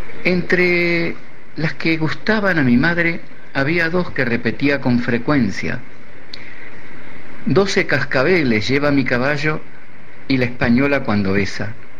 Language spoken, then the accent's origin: Spanish; Buenos Aires, Argentina; durante mi infancia, toda mi familia en Buenos Aires la constituían tres personas: mi madre, mi padre y yo. Y fueron los paisanos de mi padre, coruñés, y de mi madre, pontevedresa, quienes ocuparon ese lugar.